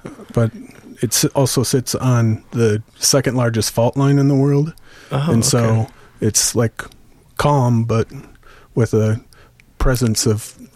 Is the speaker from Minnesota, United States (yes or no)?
yes; Minneapolis, Minnesota, United States; I'm from Minneapolis